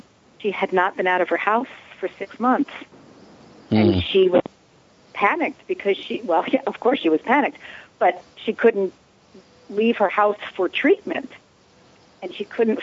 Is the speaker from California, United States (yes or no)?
no; New Jersey, United States; Yeah, because I grew up in New Jersey.